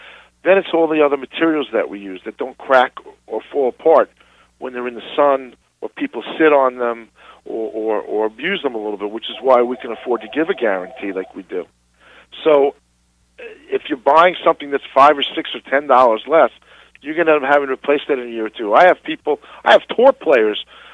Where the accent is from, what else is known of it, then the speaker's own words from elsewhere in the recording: New York, United States; accent: New York; Yes, I'm from New York.